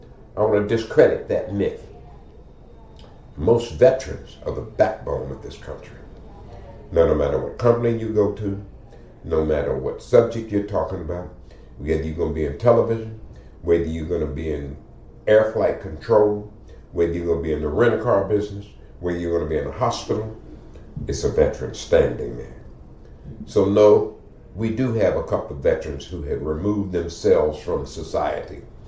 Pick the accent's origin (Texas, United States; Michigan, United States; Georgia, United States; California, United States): Texas, United States; I'm from Texas, and I only give out yellow roses.